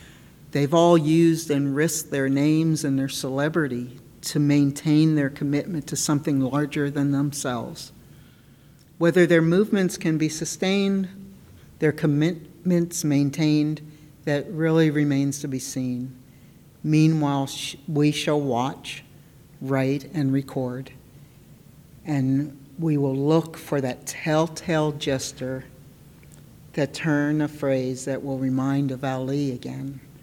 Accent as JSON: {"language": "English", "town": "Philadelphia", "region": "Pennsylvania", "country": "United States", "accent": "Philadelphian", "said": "I'm sorry, I'm being very Philadelphian and swallowing my T's."}